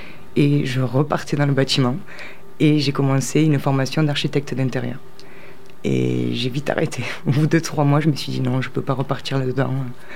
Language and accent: French; Occitanie, France; born or raised there